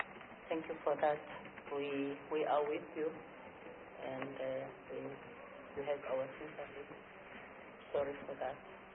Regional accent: Harding, KwaZulu-Natal, South Africa; born there; I was born in Harding, so I'm very focused on issues of rural development because that area is not yet developed.

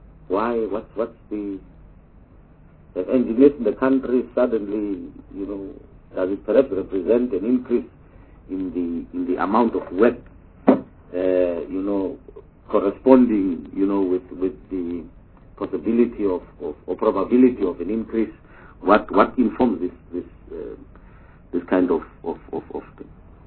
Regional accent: Northern Cape, South Africa; I hail from the Northern Cape.

